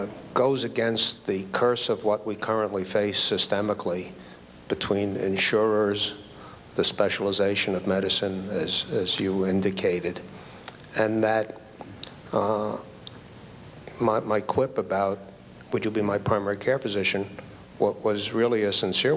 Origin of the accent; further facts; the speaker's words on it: the South, United States; accent: Southern; I'm new in the community, as one can tell from my southern accent